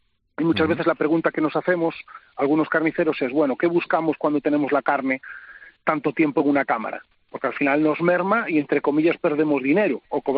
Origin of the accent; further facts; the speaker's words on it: Narón, Galicia, Spain; yo soy de Narón Ferrol, desde la comarca de Ferrolterra